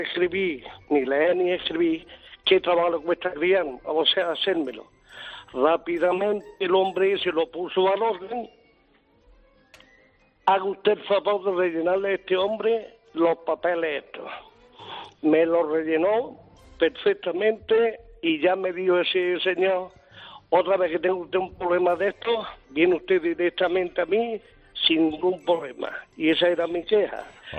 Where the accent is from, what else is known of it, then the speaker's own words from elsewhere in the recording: Montilla, Andalusia, Spain; Te conozco personalmente un día que viniste a mi pueblo, a Montilla, a comer con unos amigos.